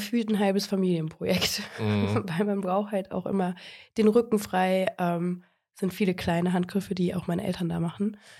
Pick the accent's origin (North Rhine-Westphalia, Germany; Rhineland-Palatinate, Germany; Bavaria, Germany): North Rhine-Westphalia, Germany; Finnentrop; Also, ich bin in Finntrop aufgewachsen, Attendorn zur Schule gegangen und bin dann zurückgekommen und bin dann eigentlich nach Olpe gezogen.